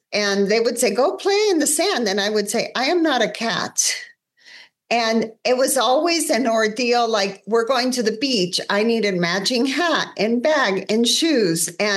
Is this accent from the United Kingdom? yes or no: no; Uruguay; This is in Uruguay. I'm from Uruguay.